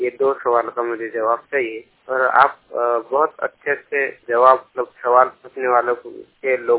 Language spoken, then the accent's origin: Hindi; Nagpur, Maharashtra, India; और मैं नागपुर से हूँ और 26 वर्षीय हूँ।